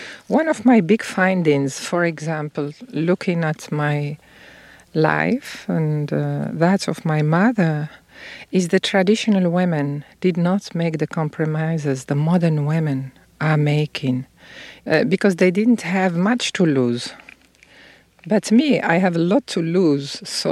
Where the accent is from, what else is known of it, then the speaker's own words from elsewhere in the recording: Fez, Fès-Meknès, Morocco; I am in from Fez, which is this 9th century old city with a lot of crafts.